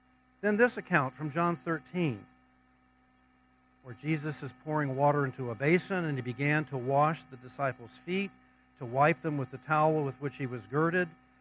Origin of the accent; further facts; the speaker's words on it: South Miami, Florida, United States; As some of you know, I grew up in South Miami.